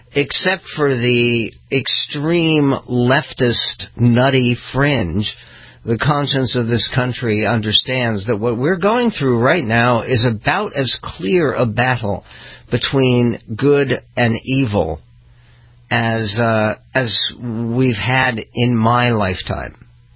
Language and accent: English; United States; And personally, as an American Jew, and very proud of my Jewish involvement